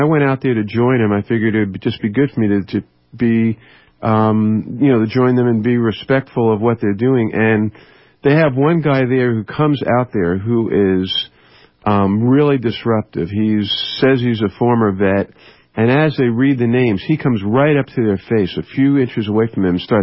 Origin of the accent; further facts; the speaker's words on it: New York, United States; born there; I was born in New York.